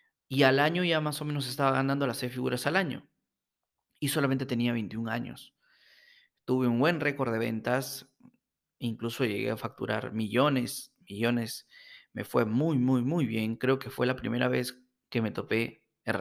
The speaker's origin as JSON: {"language": "Spanish", "region": "Lima", "country": "Peru", "said": "importarlos y venderlos acá en mi país, en Perú."}